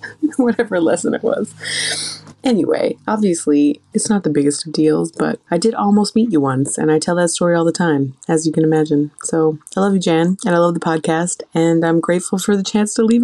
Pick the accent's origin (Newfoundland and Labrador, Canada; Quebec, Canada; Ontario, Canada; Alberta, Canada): Newfoundland and Labrador, Canada; St. John's; I'm from St. John's, Newfoundland and Labrador. And I am about 10 days away from turning 39